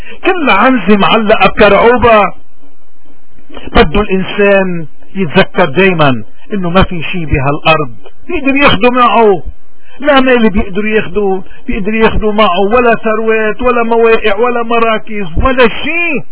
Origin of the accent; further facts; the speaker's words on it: Lebanon; نحن كشعب لبناني اليوم عنا بلوى